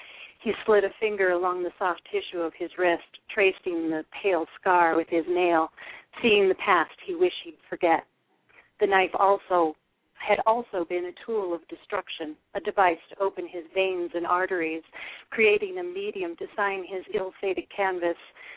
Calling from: Utah, United States; I'm calling from Utah.

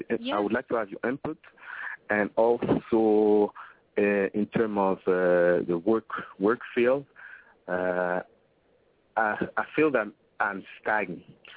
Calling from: Montreal, Quebec, Canada; I'm calling from Montreal, Canada.

